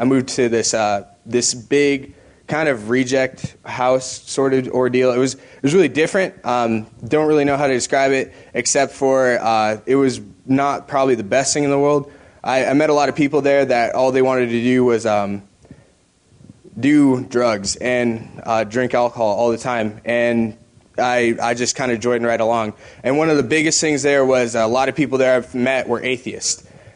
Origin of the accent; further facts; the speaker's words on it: Thief River Falls, Minnesota, United States; I'm from Thief River Falls, Minnesota. It's like way up in Minnesota, if you ever know where Minnesota is.